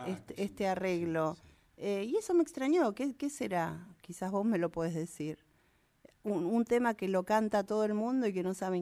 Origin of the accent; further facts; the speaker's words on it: San Isidro, Buenos Aires Province, Argentina; Yo nací en San Isidro.